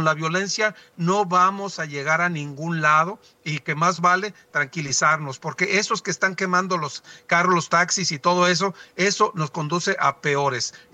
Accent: Mexico; somos realmente los mexicanos aquí, somos el poder de todo

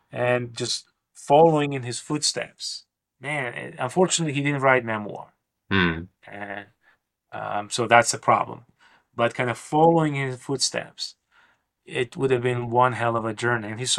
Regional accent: Tbilisi, Georgia; happens to be from my hometown, from Tbilisi.

